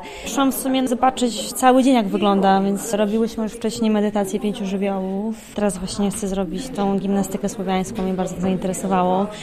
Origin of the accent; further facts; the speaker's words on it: Puławy, Lublin Voivodeship, Poland; ja jestem z Puław, że w Puławach to w ogóle takie rzeczy praktycznie nie ma